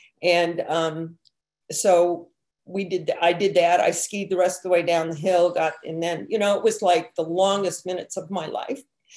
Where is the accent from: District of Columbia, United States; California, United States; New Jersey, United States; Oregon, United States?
District of Columbia, United States; Washington; also born or lived in overseas; I grew up in Washington, D.C., and most of my life were overseas.